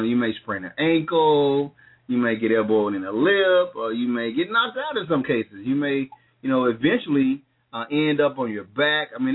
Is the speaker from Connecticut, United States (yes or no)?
no; Anniston, Alabama, United States; but today I'm broadcasting live from my hometown of Anniston, Alabama. I'm here for the holidays, and I'm glad to be with you.